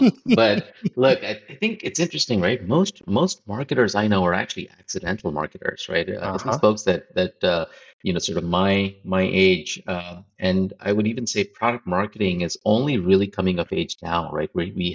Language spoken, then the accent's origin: English; India; Growing up in India, cricket's big there.